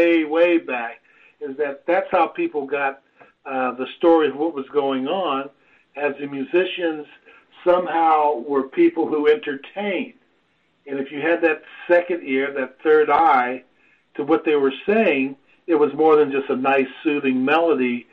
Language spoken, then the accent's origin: English; San Francisco, California, United States; From the beatnik era, again, I'm from San Francisco, poetry centers standing up on stage